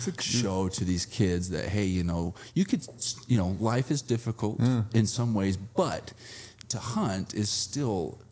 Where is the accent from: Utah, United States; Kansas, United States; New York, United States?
Utah, United States; Provo; also born or lived in Circleville; I grew up in Provo, but all my family lives in like Circleville, so way down south.